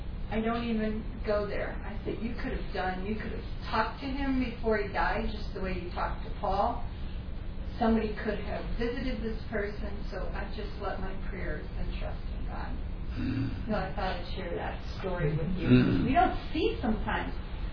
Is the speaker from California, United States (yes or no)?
no; Connecticut, United States; born there; I was born in Connecticut.